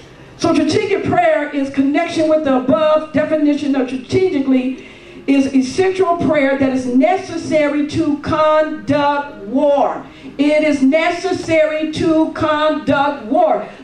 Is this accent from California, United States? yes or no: yes; California, United States; I'm educated, but I'm from California.